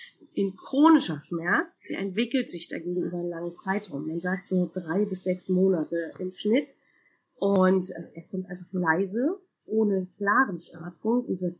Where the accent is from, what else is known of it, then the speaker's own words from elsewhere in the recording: Jüterbog, Brandenburg, Germany; ich bin Tierphysio und Tierheilpraktikerin für Hunde und Katzen. Ich komme aus Jüterbog